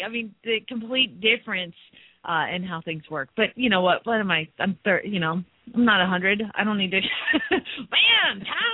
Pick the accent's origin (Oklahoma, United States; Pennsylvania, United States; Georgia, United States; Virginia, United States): Georgia, United States; Atlanta; Being in radio, and growing up in Atlanta, I actually have a friend who is a musician